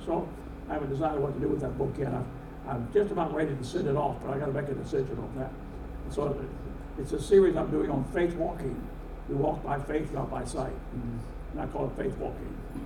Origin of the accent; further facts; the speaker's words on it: United States; I'm glad I'm American. I'm glad I live here.